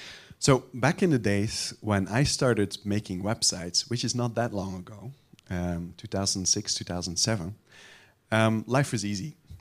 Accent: Belgium; I'm a Belgian.

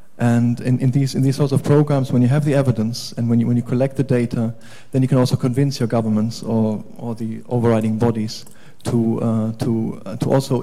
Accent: Cyprus; I'm from Cyprus, so we've gone through traditional development of methods

